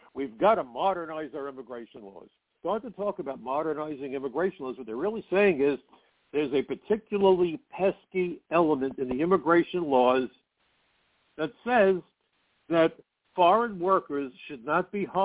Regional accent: Brooklyn, New York, United States; as I like to say, where I come from, and I'm from Brooklyn, we have a term for the world's best and brightest.

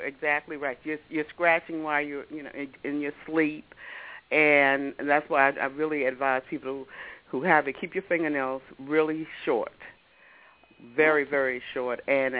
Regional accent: Washington, District of Columbia, United States; I was raised in Southeast Washington. I went to, I think we went to some of the same schools, Stanton, Douglas Junior High, and Anacostia.

